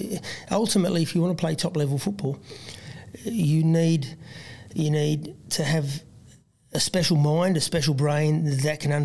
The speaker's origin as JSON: {"language": "English", "town": "Canberra", "region": "Australian Capital Territory", "country": "Australia", "tie": "born or raised there", "said": "and I grew up in Canberra, you know, wanting to play rugby league for Australia"}